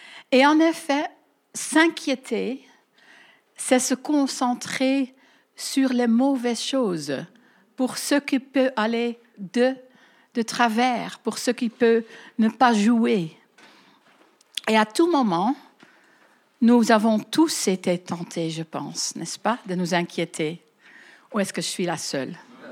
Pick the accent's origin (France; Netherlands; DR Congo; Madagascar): Netherlands; French is a second language; nous, les Néerlandais, pour ceux qui ne le savent pas encore, qui n'étaient pas là hier soir, donc moi je suis hollandaise des Pays-Bas, et c'est un beau petit pays